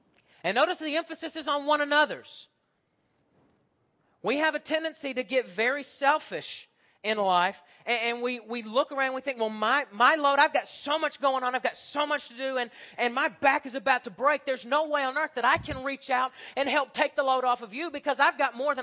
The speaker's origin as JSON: {"language": "English", "town": "Huntsville", "region": "Alabama", "country": "United States", "tie": "born or raised there", "said": "But folks, North Alabama, the Huntsville area where I came from, the Jenkins are a very prominent family where I grew up."}